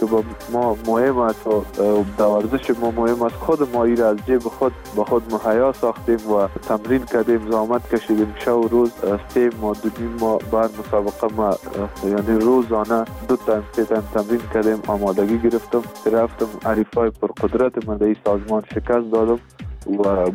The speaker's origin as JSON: {"language": "Persian", "country": "Afghanistan"}